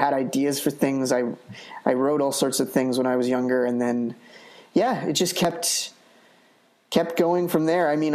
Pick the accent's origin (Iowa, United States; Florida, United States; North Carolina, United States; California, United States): California, United States; Sacramento; also born or lived in Los Angeles; I was born here. I grew up in Sacramento, and then and I came back here a lot because a lot of my family is from here.